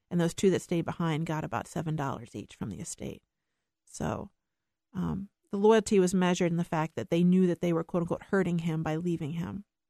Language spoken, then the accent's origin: English; Pennsylvania, United States; I mean, I was aware of race growing up, and in my own neighborhood, there was definitely the African-American section of town.